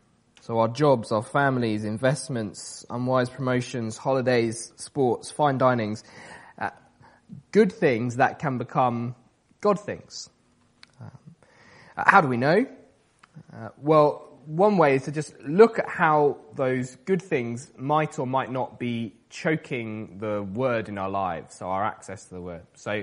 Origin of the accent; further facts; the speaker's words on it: South West England, United Kingdom; Growing up in Wiltshire, used to drive past fields of wheat.